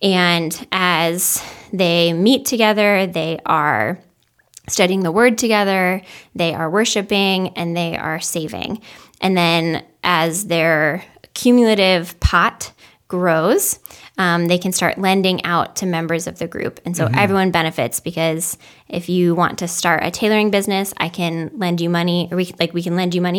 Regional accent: Ohio, United States; I grew up in the Akron Canton area in Ohio.

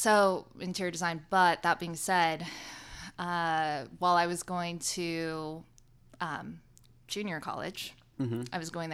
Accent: California, United States; I am from California.

